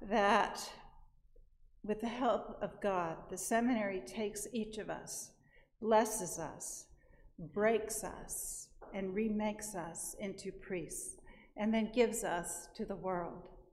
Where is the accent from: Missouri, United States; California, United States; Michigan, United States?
Missouri, United States; Kansas City; I grew up in Kansas City, by the way, and there's a place in Kansas City called the Country Club Plaza